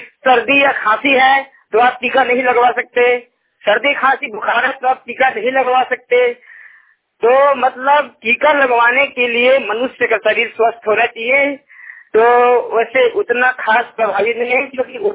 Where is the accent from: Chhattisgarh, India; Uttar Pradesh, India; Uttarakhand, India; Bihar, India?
Chhattisgarh, India; और मैं जिला कबीरधाम छत्तीसगढ़ से बिलोंग करता हूँ।